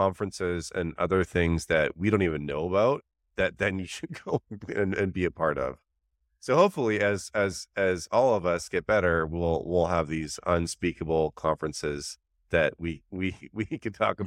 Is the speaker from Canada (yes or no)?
yes; Canada; moved away as an adult; now in San Francisco, United States; I moved from Canada to San Francisco about a decade ago, early in my career